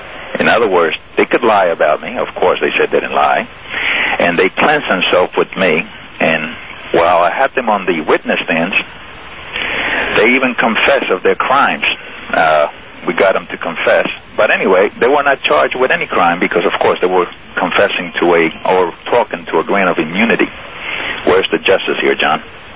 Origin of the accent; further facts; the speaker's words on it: Cuba; now in United States; we immigrated to this country from Cuba, a communist regime, and we were looking for political freedom